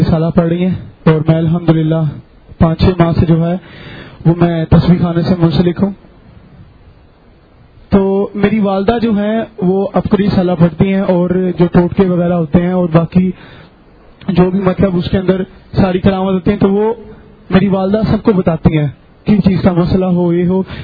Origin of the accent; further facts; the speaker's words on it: Srinagar, Jammu and Kashmir, India; اور میں سرنگر کے علاقے سے ہوں.